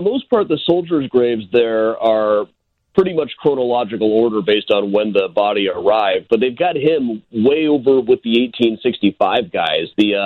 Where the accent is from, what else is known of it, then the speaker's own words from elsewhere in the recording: Iowa, United States; Like I said, I'm a kid from Iowa, you know.